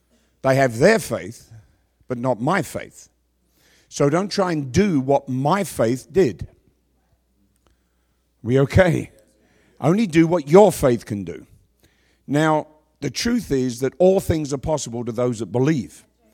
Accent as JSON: {"language": "English", "region": "London", "country": "United Kingdom", "tie": "born or raised there", "said": "I was raised in London. And when I was 14, 15 years old, I was bored. In London, in the 60s, I was bored."}